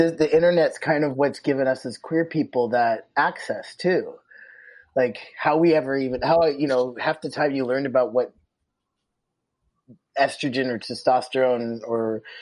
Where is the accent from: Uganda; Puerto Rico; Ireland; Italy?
Ireland; I'm Irish and I always get on really well with Koreans.